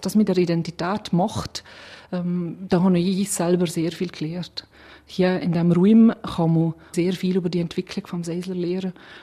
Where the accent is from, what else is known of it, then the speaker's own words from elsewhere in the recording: Valais, Switzerland; Also als Walliser hat man sicher, ist einem viel näher als ein anderer Dialekt.